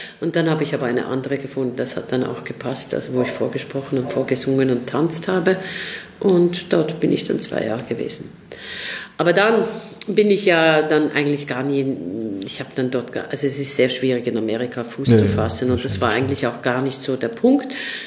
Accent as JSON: {"language": "German", "town": "Basel", "region": "Basel-Stadt", "country": "Switzerland", "also_born_or_lived": "United States", "moved": "as an adult", "said": "ich komme aus Basel und habe dort am Jungen Theater Basel angefangen zu spielen, wo ich auch immer wieder gespielt habe und bin dann später aber für meine Ausbildung nach Amerika gegangen"}